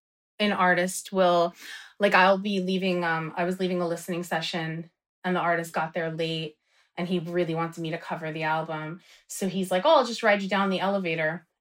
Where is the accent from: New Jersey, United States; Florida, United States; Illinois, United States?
New Jersey, United States; Paterson; right? We're both from Patterson.